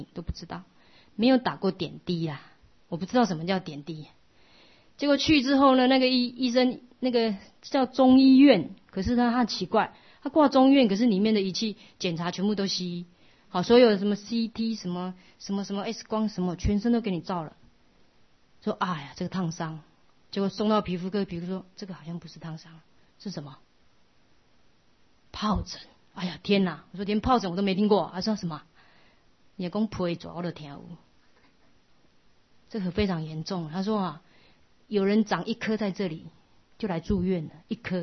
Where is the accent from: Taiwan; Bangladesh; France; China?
Taiwan; 一直到我们从台湾来，都连看都不要看